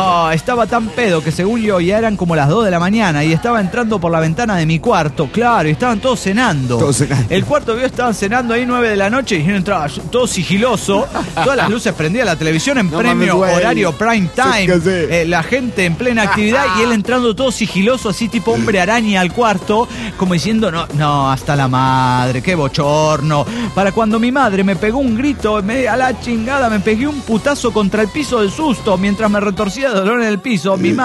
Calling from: Ensenada, Baja California, Mexico; de Ensenada, Baja Califas, México.

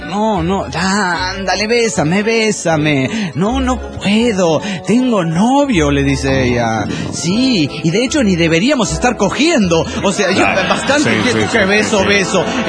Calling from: Chiapa de Corzo, Chiapas, Mexico; de Chiapa de Corzo, México.

